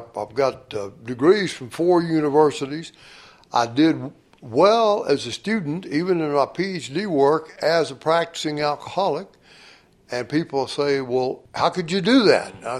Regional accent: Sweetwater, United States; I was born in Sweetwater. And went through high school there.

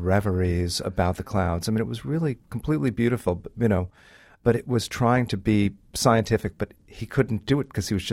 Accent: New York, United States; I'm a New Yorker. I've lived there my whole life.

